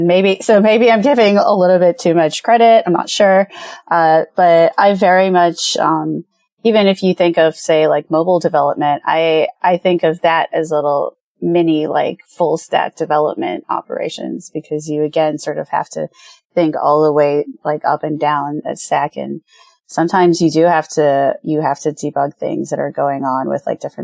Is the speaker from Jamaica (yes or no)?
yes; Jamaica; now in United States; I'm in Illinois and as I said, I'm from Jamaica and I was pretty much done with the winter.